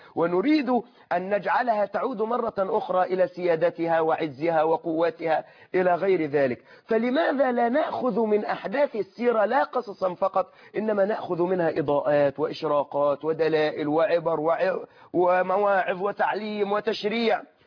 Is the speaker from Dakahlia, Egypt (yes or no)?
no; Suez, Suez Governorate, Egypt; أحد المرشحين عندنا في السويس البارزين